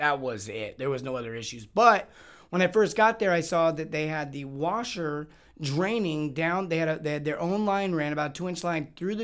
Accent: California, United States; I grew up in California. So I was kind of pumped up. I was like, I'm going to get a chance to go back to where I grew up

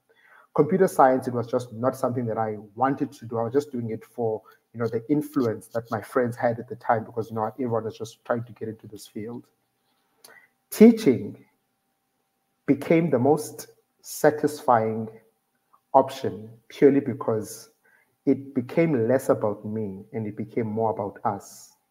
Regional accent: Alice, Eastern Cape, South Africa; I was born in Alice. And in Alice, I lived in a rural community, in a rural village. So I grew up there. And there's only black people that speak Xhosa.

